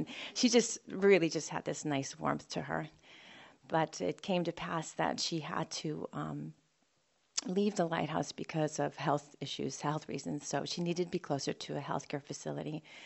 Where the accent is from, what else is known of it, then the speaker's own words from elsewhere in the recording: Buffalo, New York, United States; And growing up in Buffalo, New York, there wasn't a summer colony. It was just you had a house and you lived in it.